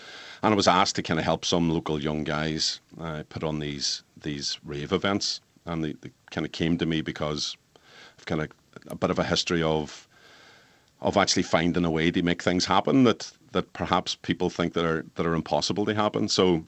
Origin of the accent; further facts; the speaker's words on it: Derry, Northern Ireland, United Kingdom; Do I lie and say I'm from Strabane, or to be honest with myself and with the people I'm talking with and actually tell them I'm from Derry?